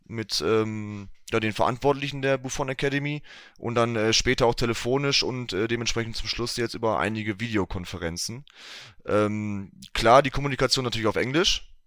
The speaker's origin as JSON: {"language": "German", "town": "Ennigerloh", "region": "North Rhine-Westphalia", "country": "Germany", "tie": "born or raised there", "said": "in Ennigerloh, 59320 Ennigerloh. Das ist mein Heimatort, hier spiele ich auch Fußball beim SuS Ennigerloh."}